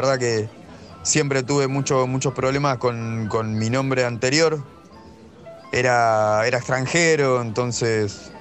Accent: Yerba Buena, Tucumán, Argentina; Yo nací en Tucumán, en Yerbabuena. Ahora es un barrio muy cheto, muy pituco. En ese momento era más que nada Montes

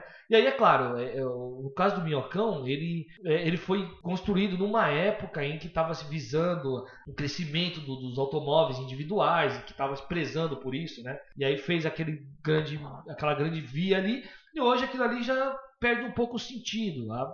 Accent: São Paulo, Brazil; para nós que somos paulistanos, né, que vivemos aqui na grande cidade

